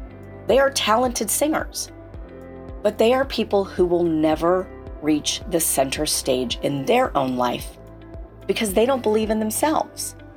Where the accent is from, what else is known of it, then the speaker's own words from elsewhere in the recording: the South, United States; Now, I'm a Southerner, born and bred, and there's one thing that I was taught, it's how to be a lady.